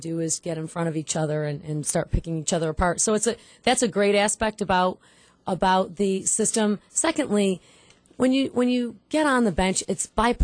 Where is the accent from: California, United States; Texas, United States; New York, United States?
New York, United States; New York Mills; Well, I grew up in New York Mills, so I'm a local hometown girl.